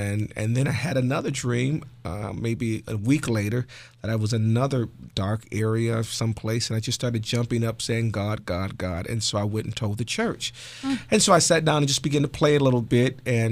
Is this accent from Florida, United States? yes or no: no; Jackson, Michigan, United States; now in Lansing, United States; We were from Jackson, Michigan, born and raised in Jackson, Michigan. And we came in like 1976.